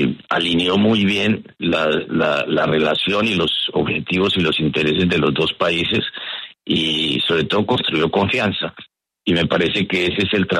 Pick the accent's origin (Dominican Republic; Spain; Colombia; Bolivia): Colombia; porque Estados Unidos sigue teniéndole mucha confianza a lo que somos capaces los colombianos